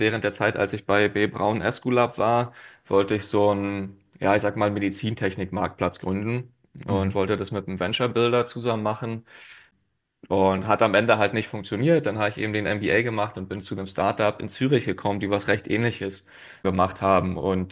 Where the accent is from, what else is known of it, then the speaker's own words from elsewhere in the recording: Eberswalde, Brandenburg, Germany; ich komme ursprünglich aus Eberswalde bei Berlin, habe dort ein duales Studium gemacht